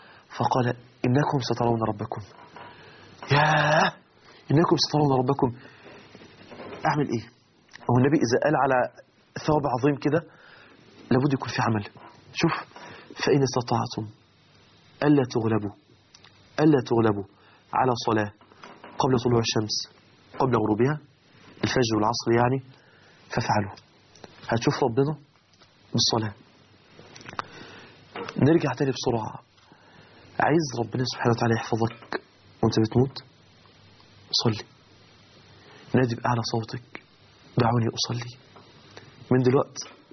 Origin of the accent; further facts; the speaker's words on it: Egypt; فالناس ظنوا ان ده اللي هو بيقولوا عندنا في مصر هنا شخير